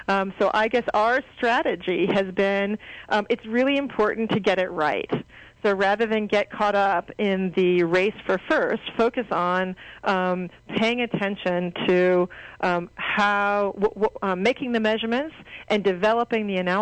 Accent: Los Angeles, California, United States; I'm from Los Angeles. I have a very clear appreciation for what dust does.

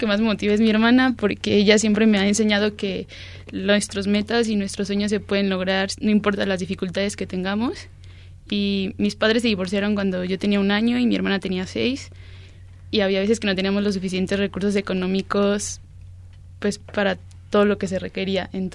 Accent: Mexico City, Mexico; Bueno, yo soy de la Ciudad de México

